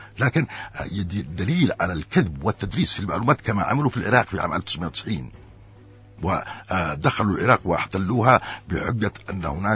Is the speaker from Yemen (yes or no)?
yes; Yemen; انا في بلدي، انا في يمني الكبير